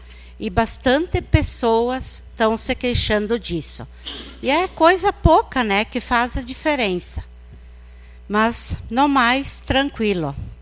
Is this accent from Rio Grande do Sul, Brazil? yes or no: yes; Engenho Velho, Rio Grande do Sul, Brazil; Porque, meu Deus, olha nós, engenho velhense, com tanto desse asfalto, ó.